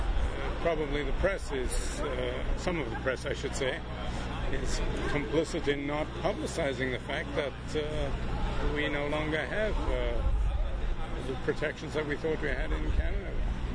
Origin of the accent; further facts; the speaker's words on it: South Africa; I'm originally from South Africa